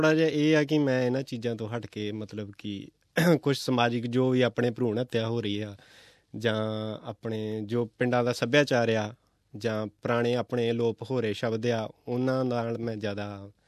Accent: Punjab, India; ਪੰਜਾਬ 'ਚੋਂ ਵੀਰ ਜੀ ਮੈਂ ਅੰਮ੍ਰਿਤਸਰ ਜ਼ਿਲ੍ਹੇ ਤੋਂ ਬਿਲੋਂਗ ਕਰਦਾ, ਦਮਦਮੀ ਟਕਸਾਲ ਮਹਿਤਾ ਚੌਂਕ, ਉਹਦੇ ਬਸ ਕੋਲ ਹੀ ਪਿੰਡ ਆ ਸਾਡਾ।

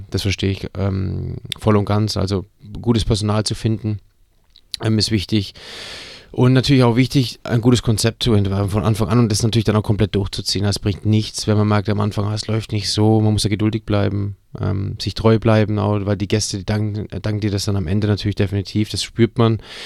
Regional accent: Bavaria, Germany; born there; ich als geborener Franke mache natürlich ein fränkisches Restaurant

